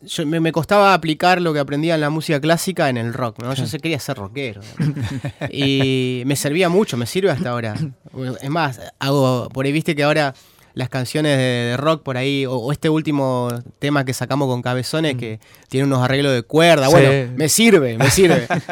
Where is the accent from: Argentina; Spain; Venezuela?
Argentina; Corrientes; En Corrientes, yo soy correntino.